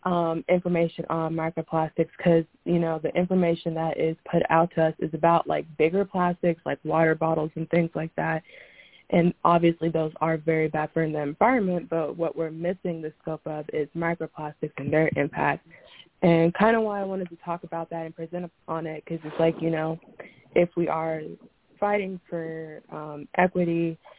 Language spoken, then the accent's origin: English; Kansas, United States; I'm from Kansas, and the area that I live in that we get our fresh water, like our drinking water from, is from the Ogallala Aquifer.